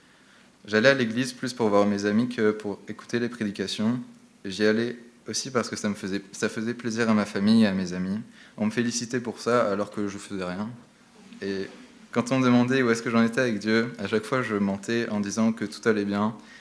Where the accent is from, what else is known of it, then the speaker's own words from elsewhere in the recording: Gap, Provence-Alpes-Côte d'Azur, France; j'ai 19 ans et je suis originaire de Gap, où j'ai vécu 8 ans.